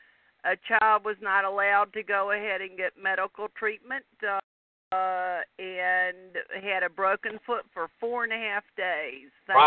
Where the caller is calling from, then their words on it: Alabama, United States; That's right. I'm calling from Alabama.